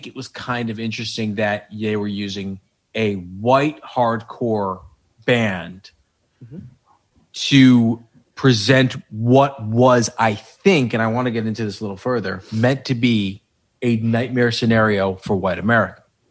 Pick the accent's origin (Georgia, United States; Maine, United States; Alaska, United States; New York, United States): New York, United States; Chappaqua; also born or lived in New Rochelle; The funny thing is I grew up in Chappaqua, but I lived the first 3 years of my life in New Rochelle.